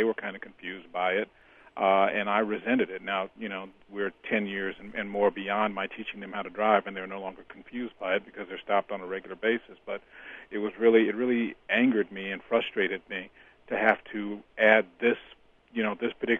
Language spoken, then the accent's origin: English; Los Angeles, California, United States; I grew up in South L.A. and there were no white people, with the exception of teachers and police officers.